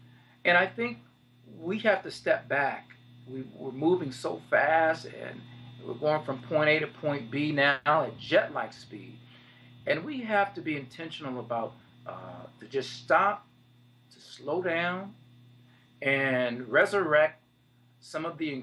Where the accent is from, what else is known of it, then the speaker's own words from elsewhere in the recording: Los Angeles, California, United States; Organizations, I was involved, even in, growing up in the Crenshaw District, I was involved in the Boy Scouts, the Cub Scouts, Boy Scouts.